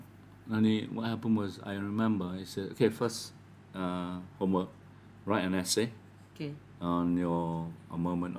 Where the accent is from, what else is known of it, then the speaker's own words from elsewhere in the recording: Segambut, Kuala Lumpur, Malaysia; it was about how I was growing up in Segambut and how I used to play football.